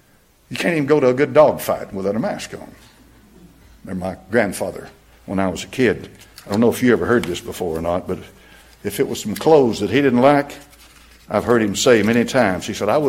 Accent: Knoxville, Tennessee, United States; I grew up in Knoxville, Tennessee. They didn't have these cameras at these intersections.

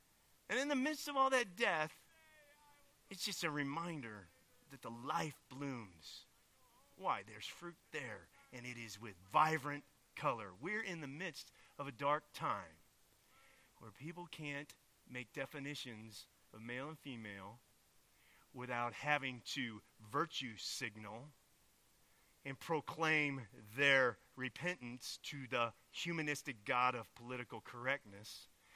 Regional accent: Indiana, United States; I come from Indiana, out on the east.

